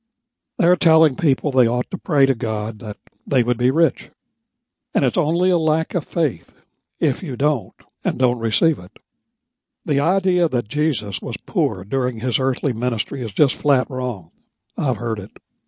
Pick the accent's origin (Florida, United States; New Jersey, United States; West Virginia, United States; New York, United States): West Virginia, United States; I was born and raised in Union Country. My territory back in West Virginia when I was growing up was Redneck United Mine Workers.